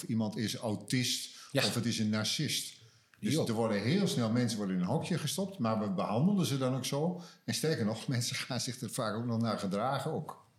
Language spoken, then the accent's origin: Dutch; North Brabant, Netherlands; born there; now in Amsterdam, Netherlands; Als geboren Brabander, een verleden in het noorden